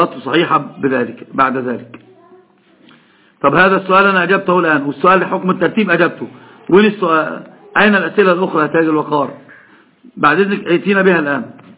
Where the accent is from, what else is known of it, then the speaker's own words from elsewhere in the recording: Egypt; هذه الصفة عندنا في مصر لا تكون إلا لبعض أناس معروفين